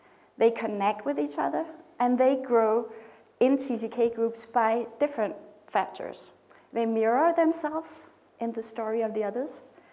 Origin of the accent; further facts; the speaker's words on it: Denmark; English is a second language; I'm from Denmark. … I am from Denmark. And I know my English is a bit rusty